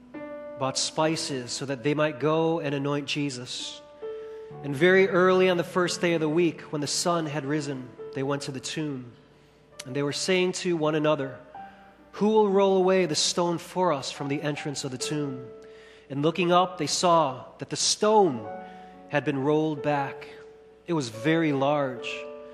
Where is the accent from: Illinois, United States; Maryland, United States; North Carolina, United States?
Illinois, United States; Chicago; You know, my cousins and I, we grew up together in Chicago